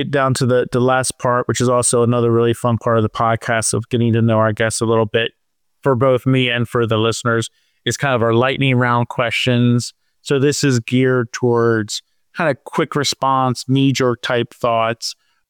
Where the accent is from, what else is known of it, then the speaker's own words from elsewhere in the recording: Philadelphia, Pennsylvania, United States; So the Galapagos is funny because I'm from Philadelphia and huge sports fan.